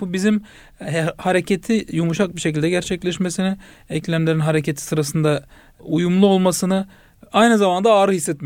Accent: İskenderun, Hatay, Turkey; 1974 doğumluyum. İskenderun'da ilk ortaöğretimi tamamladım.

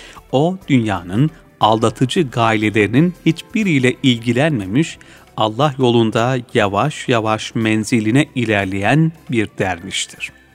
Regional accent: Sicily, Italy; also born or lived in Rome; Yani Sicilya'da ben oralıyım.

